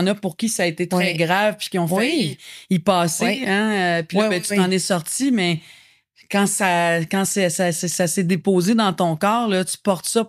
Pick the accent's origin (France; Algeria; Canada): Canada; Quebec; Comment vous avez été inspirée d'instaurer ça chez nous au Québec?